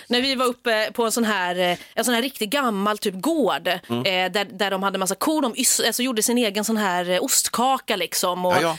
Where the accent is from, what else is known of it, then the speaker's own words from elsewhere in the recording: Stockholm, Stockholm County, Sweden; Jag är ju stockholmare, så jag säger Järvsö.